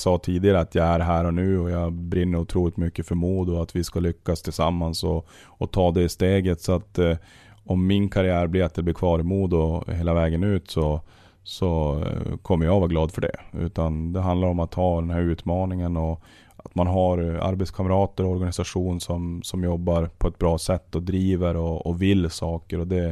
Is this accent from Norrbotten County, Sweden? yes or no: yes; Luleå, Norrbotten County, Sweden; born or raised there; now in Örnsköldsvik, Sweden